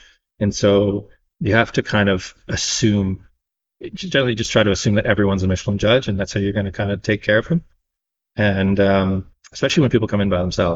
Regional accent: Niagara, Ontario, Canada; I grew up in Niagara.

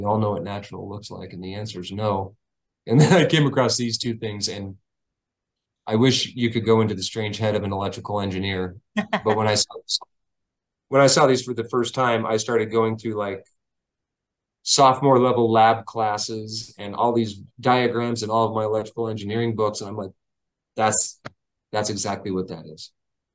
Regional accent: Texas, United States; but I grew up in Texas. And a lot of that culture is still well within my bones.

